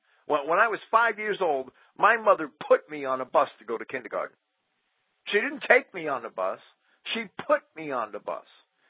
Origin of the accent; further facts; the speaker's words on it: Jersey City, New Jersey, United States; I grew up in Jersey City, and I saw that city go down the tubes.